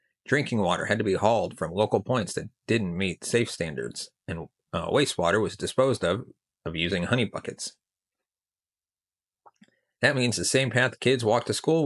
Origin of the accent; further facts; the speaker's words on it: Alaska, United States; This one takes us far away, back to my home state of Alaska.